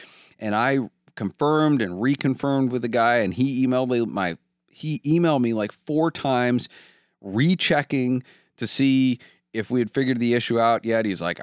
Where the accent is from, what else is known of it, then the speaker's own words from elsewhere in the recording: Solon, Ohio, United States; I'm from Solon. I'm just around the corner, but I didn't bring the car.